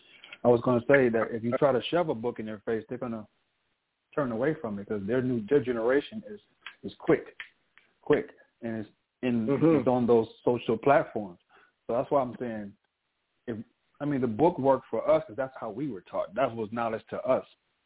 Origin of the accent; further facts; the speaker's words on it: Los Angeles, California, United States; growing up in South Central, but not being of that way mentally.